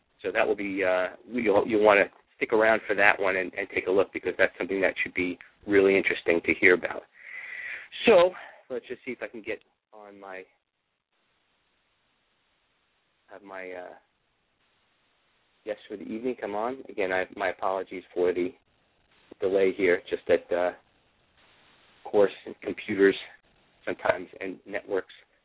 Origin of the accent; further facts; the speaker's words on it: Coral Springs, Florida, United States; I was down here in Coral Springs, in my hometown, at the Coral Springs Center for the Arts